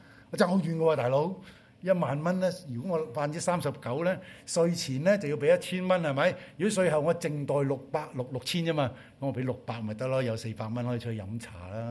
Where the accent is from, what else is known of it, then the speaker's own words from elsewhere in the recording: China; 我们中国人有一样东西，这叫上有政策就下有对策。